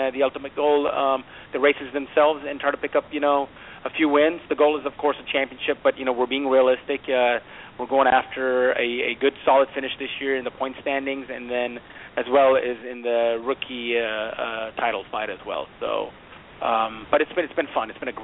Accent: Texas, United States; It happened to be in my home state of Texas, in Austin.

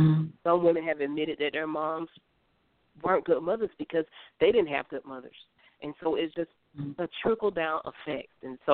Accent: Florida, United States; when I had a book signing in my hometown here in Florida

